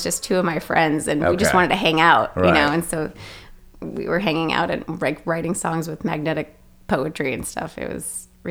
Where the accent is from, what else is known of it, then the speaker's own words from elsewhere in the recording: Louisville, Kentucky, United States; also born or lived in Indiana / Missouri; But I was born I grew up in Indiana, Missouri, and Kentucky. But Kentucky is where I call home because I know people that live there still, and I learned to drive there